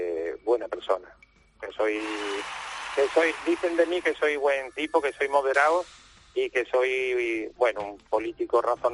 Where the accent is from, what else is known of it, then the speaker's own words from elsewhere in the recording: Seville, Andalusia, Spain; Yo soy muy sevillano y me conquista la feria.